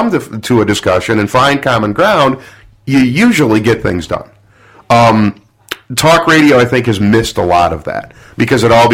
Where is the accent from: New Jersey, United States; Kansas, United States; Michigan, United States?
Michigan, United States; I don't want to live outside of my home state. This is home for me, and I love the area of Lansing. I love the area of Ludington in the summer. Love the area of Frankenmuth. My favorite places in the world are all in Michigan.